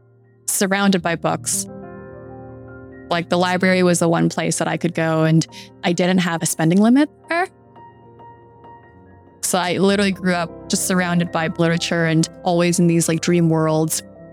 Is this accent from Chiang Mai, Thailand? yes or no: no; Bangkok, Thailand; I'm originally from Bangkok, Thailand.